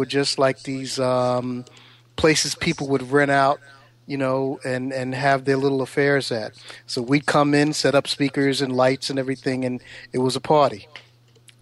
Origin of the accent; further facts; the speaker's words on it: Brooklyn, New York, United States; But born and raised in Brooklyn, grew up in Bed-Stuy.